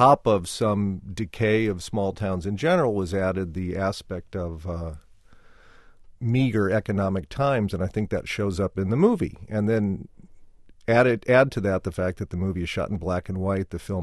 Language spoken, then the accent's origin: English; Omaha, Nebraska, United States; And also, I mean, yes, I'm a Nebraskan, but I'm from Omaha, and often we Omahans don't know a lot about the rest of our state.